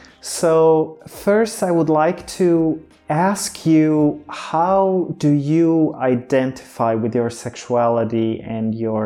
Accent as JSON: {"language": "English", "country": "Croatia", "second_language": "English", "said": "Not everyone in Croatia would agree that we're from the East, but we are."}